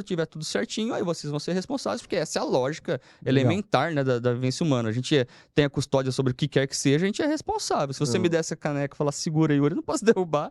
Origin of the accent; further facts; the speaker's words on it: São Paulo, Brazil; Sou simples ainda, sou caipira igual eu sou, né? O pessoal é caipira do interior de São Paulo ali